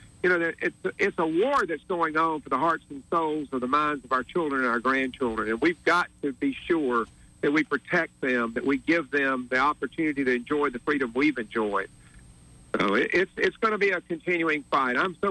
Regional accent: Montgomery, Alabama, United States; You know, I grew up here in Montgomery, Alabama, went to the public schools, graduated from Lanier.

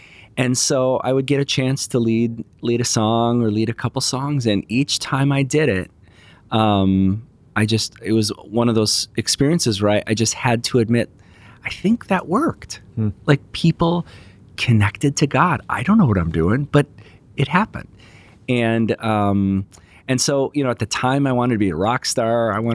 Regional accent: Chicago, Illinois, United States; I grew up in the Chicago suburbs, and my family was our faith was a big part of our life.

